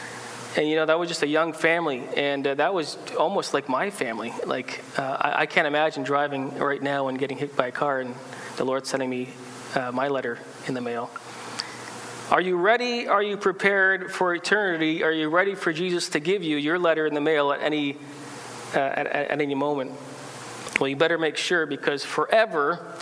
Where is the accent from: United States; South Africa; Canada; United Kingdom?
Canada; Ontario; now in British Columbia, Canada; I come from Ontario. In Ontario, we do things a little differently than in BC in some ways.